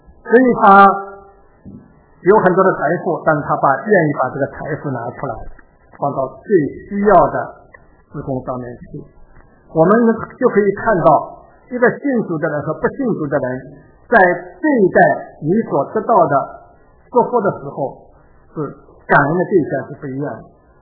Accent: China; now in United States; 我们今天我们从中国来到美国

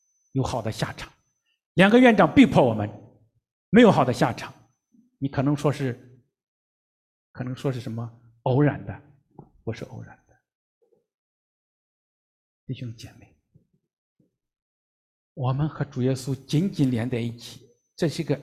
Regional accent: Henan, China; 尤其是在农村，我在河南长大

